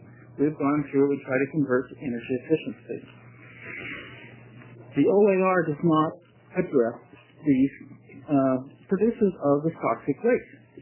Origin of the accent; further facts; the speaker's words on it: Astoria, Oregon, United States; from Astoria.